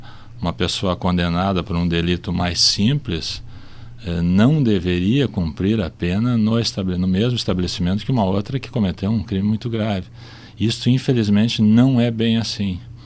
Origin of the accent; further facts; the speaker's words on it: Rio Grande do Sul, Brazil; Nós, o nosso estado, ou nós como gaúchos, somos que temos menos moral para falar numa mudança de cultura